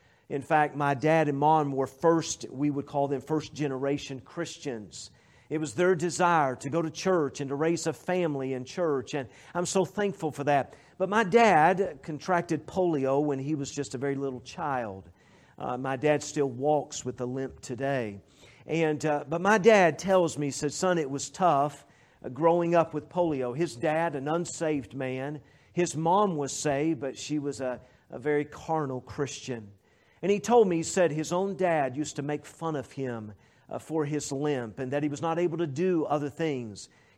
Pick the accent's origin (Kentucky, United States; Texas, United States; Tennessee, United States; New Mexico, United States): Tennessee, United States; Knoxville; I grew up in a home where we didn't have animals inside the house. I grew up in Knoxville, Tennessee.